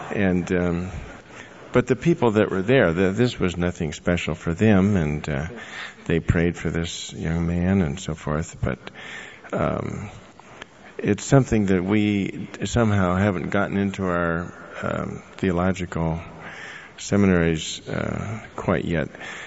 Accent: California, United States; I don't know, I come from California, maybe in other parts of the country, why this is an upsetting subject.

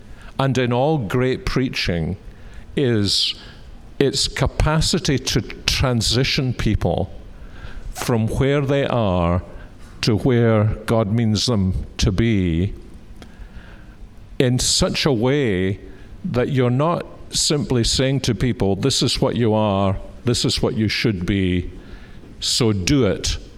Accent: Scotland, United Kingdom; So we're Scottish, we are a golfing family.

